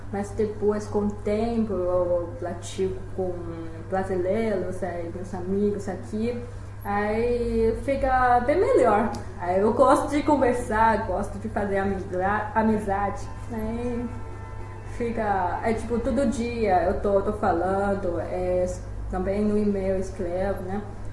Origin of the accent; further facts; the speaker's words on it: Beijing, China; Portuguese is a second language; eu sou de Pequim. a minha família tá me chamando para voltar. Aí, depois que eu voltei para Pequim